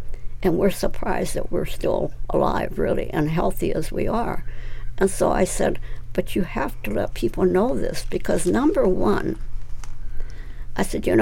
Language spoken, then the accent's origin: English; California, United States; born there; I'm an American. I was born in California.